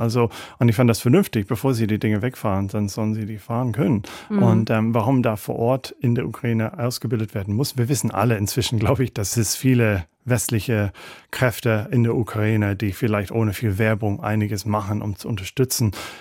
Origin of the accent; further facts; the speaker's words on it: Ireland; German is a second language; Ich komme aus Irland, ein kleines Land, wir wollen uns auch abkapseln.